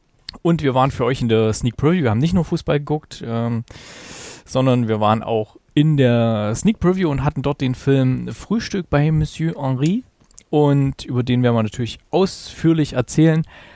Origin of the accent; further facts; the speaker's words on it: East Germany, Germany; Also das lief bei uns im Osten damals immer, im DDR-Fernsehen sogar.